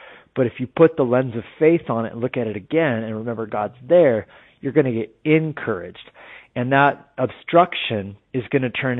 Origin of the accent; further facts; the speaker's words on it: Colorado, United States; You know, I grew up in Colorado, so I probably have to claim the Denver Broncos.